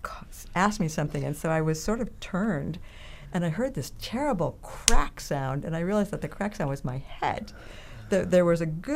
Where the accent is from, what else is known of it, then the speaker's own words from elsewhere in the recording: Maine, United States; I'm from Maine, and we have the slogan, Maine is, you know, the way life should be.